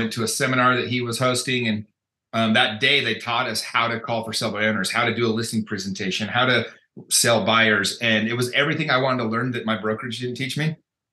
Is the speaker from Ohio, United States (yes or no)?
no; Utah, United States; also born or lived in Mexico / California; So I'm from Utah. Grew up here and lived here most of my life. I went when I was 19 years old. I went and lived in Mexico for 2 years.